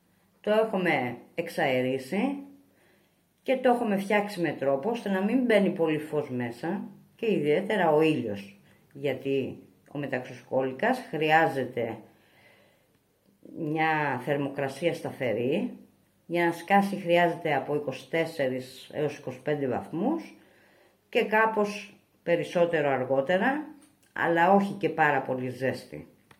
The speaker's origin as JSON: {"language": "Greek", "town": "Kymi", "region": "Central Greece", "country": "Greece", "tie": "born or raised there", "said": "Ναι, εγώ γεννήθηκα στην Κίμη, μεγάλωσα εδώ, παντρεύτηκα και παραμένω στην Κίμη."}